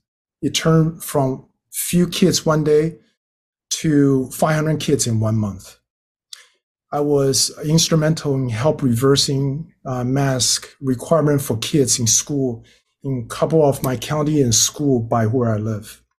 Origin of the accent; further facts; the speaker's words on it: Taiwan; I'm from Taiwan. My family are from China.